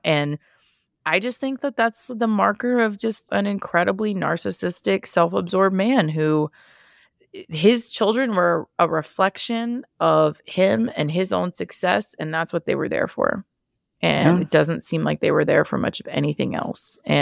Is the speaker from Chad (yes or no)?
no; Texas, United States; I mean, I'm born and raised in Texas.